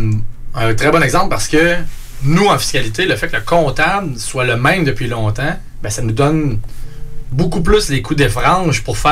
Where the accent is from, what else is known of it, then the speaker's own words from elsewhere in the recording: Quebec, Canada; Je viens de l'Estrie.